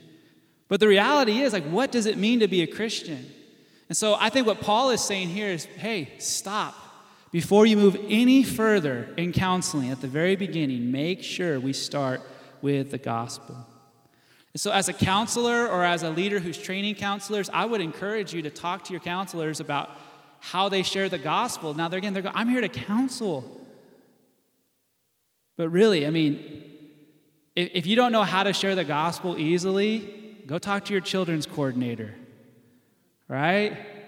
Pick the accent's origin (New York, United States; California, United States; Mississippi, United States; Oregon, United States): Oregon, United States; and again, I'm from Oregon, okay? That's the blue part of our country, okay?